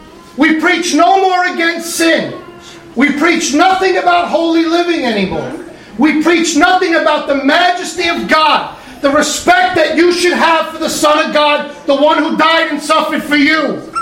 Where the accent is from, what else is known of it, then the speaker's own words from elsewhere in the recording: New York, United States; Now we understand this because we're from New York, we're from some other tough areas.